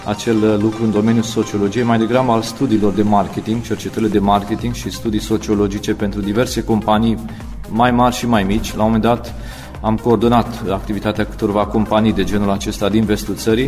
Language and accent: Romanian; Târgu Jiu, Gorj County, Romania; știam unde voi merge, în orașul meu natal, Târgu Jiu